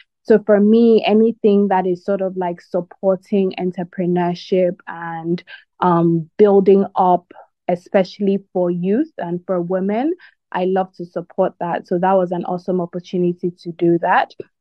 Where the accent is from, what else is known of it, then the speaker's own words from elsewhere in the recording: Nigeria; I am from Nigeria.